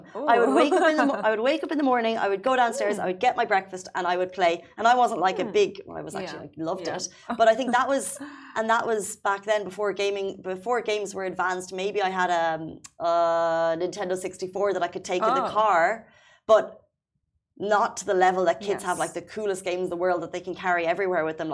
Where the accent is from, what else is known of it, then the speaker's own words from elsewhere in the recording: Ireland; I grew up in Ireland.